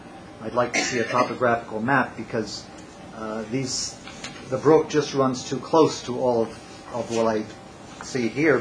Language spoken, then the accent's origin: English; Wayne, New Jersey, United States; I am also from Wayne. I am a member of the Wayne Environmental Commission